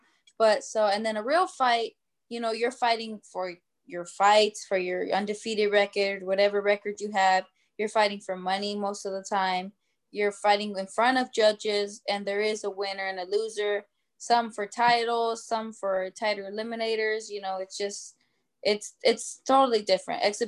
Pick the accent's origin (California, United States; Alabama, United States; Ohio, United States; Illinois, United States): California, United States; So with me, like, I grew up in the San Fernando Valley. It's small and big at the same time. Everyone knows everyone.